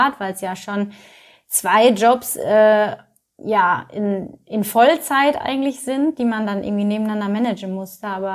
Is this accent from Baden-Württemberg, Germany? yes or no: no; Essen, North Rhine-Westphalia, Germany; Und ich komme ja aus Essen gebürtig, ich habe zu dem Zeitpunkt auch noch in Essen gewohnt.